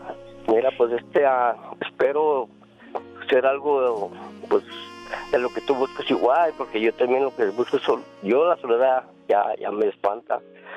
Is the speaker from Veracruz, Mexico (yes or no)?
no; Mexicali, Baja California, Mexico; Yo soy de Chicali, soy Cachanilla.